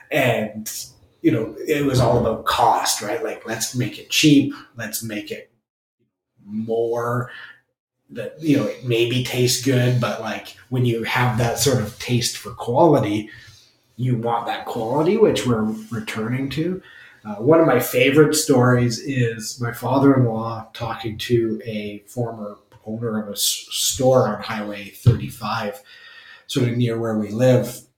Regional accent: Belleville, Ontario, Canada; And I grew up in the Belleville area on Reed's Dairy.

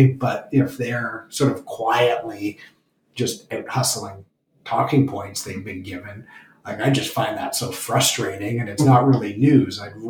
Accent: Belleville, Ontario, Canada; I grew up in Belleville, so it was the Belleville Intelligencer.

